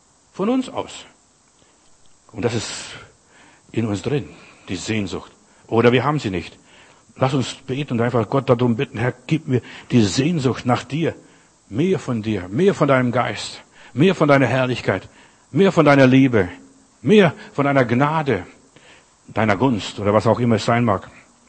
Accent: Windenburg, Klaipėda County, Lithuania; Bei uns, wo ich herkomme, Windenburg, das ist am Kurischen Haff

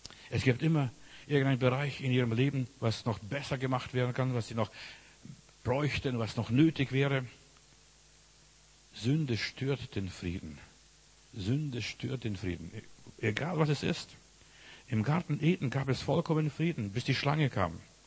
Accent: Windenburg, Klaipėda County, Lithuania; Als ich in Litauen, Windenburg, da wo ich herkomme, war

